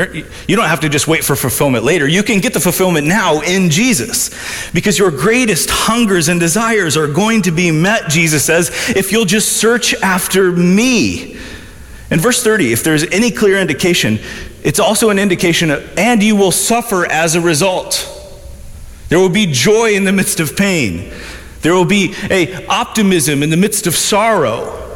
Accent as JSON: {"language": "English", "region": "Midwest", "country": "United States", "tie": "born or raised there", "said": "I grew up in the Midwest"}